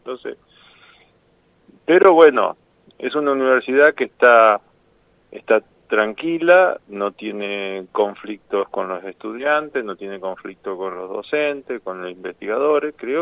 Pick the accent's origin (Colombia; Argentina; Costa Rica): Argentina; Buenos Aires; yo viniendo de un pueblo donde no había, en esa época no estaba ni Naunova ni nada, porque soy de cerca de Pergamino